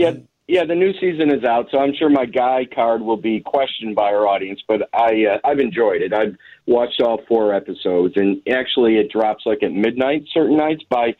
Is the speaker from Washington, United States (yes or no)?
no; Skokie, Illinois, United States; Not like where I grew up in Skokie, where we would order from different restaurants and egg foo young and other things.